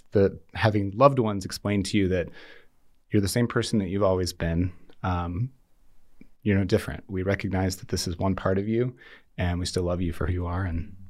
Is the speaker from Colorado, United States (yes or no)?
yes; Colorado, United States; I grew up in Colorado, where we were living before we joined the Foreign Service.